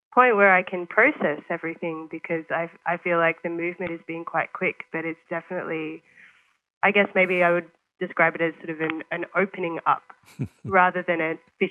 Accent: Melbourne, Victoria, Australia; I'm from Melbourne, and I grew up in the outer eastern suburbs

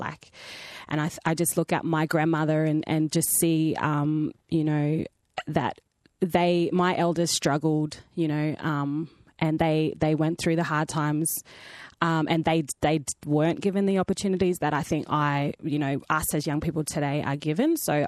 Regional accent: Batchelor, Northern Territory, Australia; also born or lived in Brisbane; I was born in Brizzy, Queenslander, but I grew up in Batcher, a little tiny town. Just outside of Darwin, but yeah, grew up in the territory, so I am a territory girl.

